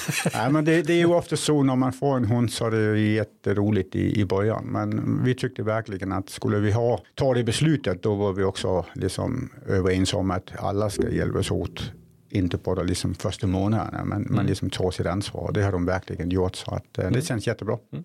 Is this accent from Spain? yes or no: no; Denmark; Swedish is a second language; now in Sweden; som dansk då säger man att man är 52. Därför det är det jag är. Men nu fyller jag ju här i december 53. Och då säger man ju i Sverige att man är född 70 och är 53. Men idag är jag 52.